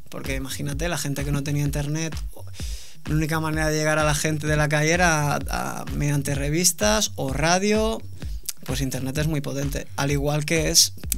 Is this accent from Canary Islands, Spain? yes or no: no; Sitges, Catalonia, Spain; trabajé en algunos bares de mi pueblo, de Sitges